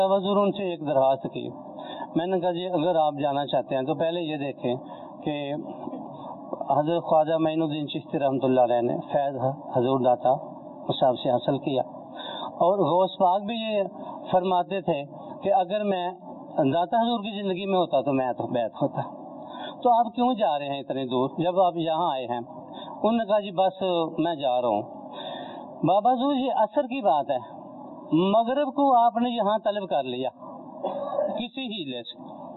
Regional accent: Lahore, Punjab, Pakistan; میں لاہور سے آیا ہوں میں چشتی سلسلے میں بیٹھا

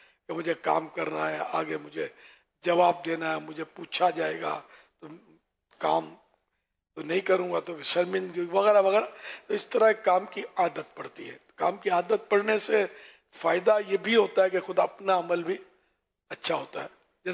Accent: Karachi, Sindh, Pakistan; born there; ہند سے ہم لوگ ہجرت کر کے ہمارا خاندان آیا, اور میں تو کراچی میں پیدا ہوا. تو گھر میں, جس گھرانے میں آنکھ کھولی وہ علمی گھرانہ نہیں تھا, نہ کوئی پیروں کا گھرانہ تھا, نہ سیدوں کا گھرانہ تھا, میمن گھرانہ بالکل نارمل

